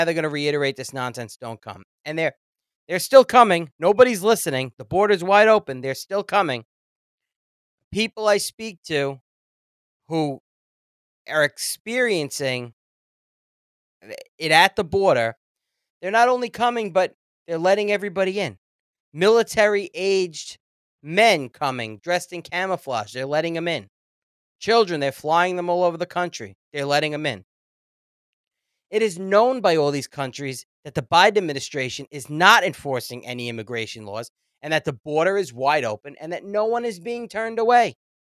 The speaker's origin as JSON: {"language": "English", "country": "United States", "said": "As an American, I'm embarrassed of the whole trip."}